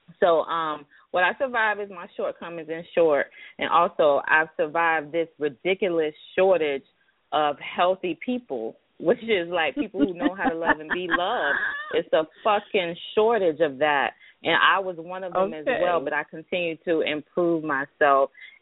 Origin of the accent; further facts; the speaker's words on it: Miami, Florida, United States; a lot of people know I'm from Miami, but I give a lot of praise to Harlem and Brooklyn